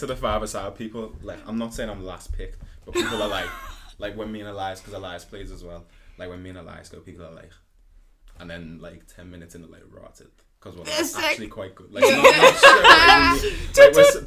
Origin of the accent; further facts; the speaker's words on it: Liverpool, North West England, United Kingdom; I'm actually a Scouser, yeah.